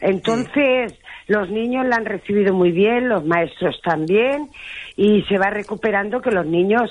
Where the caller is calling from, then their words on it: El Vendrell, Catalonia, Spain; os llamo hoy desde el Vendrell, desde mi casa